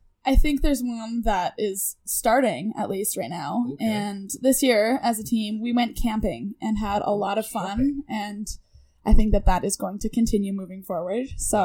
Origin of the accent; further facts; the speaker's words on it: Canmore, Alberta, Canada; I grew up in Canmore, Alberta, which is like 10 minutes from Banff